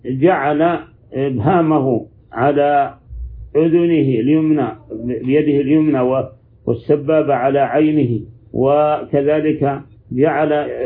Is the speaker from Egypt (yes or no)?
no; Saudi Arabia; اجتماع الكلمة عندنا في السعودية وفي كل مكان.